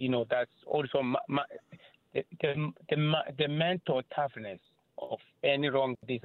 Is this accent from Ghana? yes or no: no; Kenya; and I'm from originally from Kenya, but I've learned a lot.